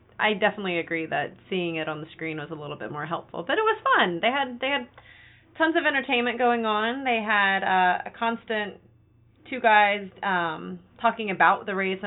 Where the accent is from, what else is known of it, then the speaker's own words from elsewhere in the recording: Florida, United States; Now, okay, yes, we come from Florida. We're used to it.